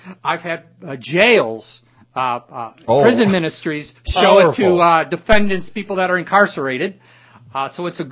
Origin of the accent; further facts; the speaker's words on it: United States; I'm an American